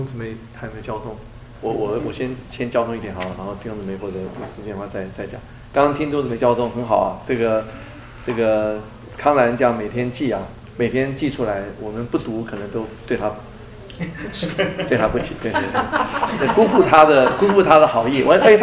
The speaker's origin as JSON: {"language": "Chinese", "country": "Taiwan", "said": "因为你们知道我从台湾来的嘛"}